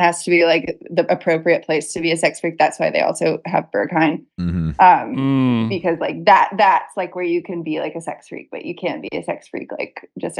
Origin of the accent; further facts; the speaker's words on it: West Virginia, United States; accent: Appalachian; now in Berlin, Germany; I'm not German. I'm not German. I'm from West Virginia.